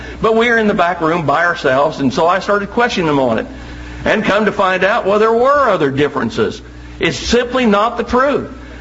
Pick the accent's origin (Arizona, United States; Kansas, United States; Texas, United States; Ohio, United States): Kansas, United States; the little town that I grew up in over in Kansas.